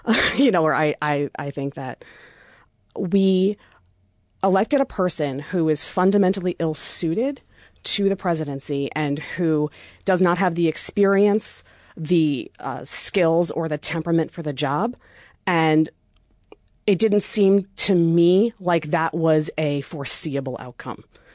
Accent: New York, United States; moved away as an adult; I'm originally from Long Island, though I went to college at Hartwick and Oneonta. I really haven't lived on Long Island since I was 18.

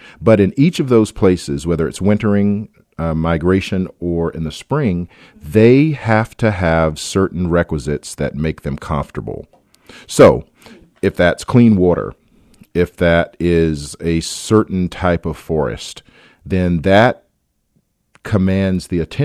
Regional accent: the South, United States; I like to define myself as a country boy, really. I'm a Southerner by birth and by soil, and so, you know, that means a lot of things to be a black Southerner, grown up rurally as I was

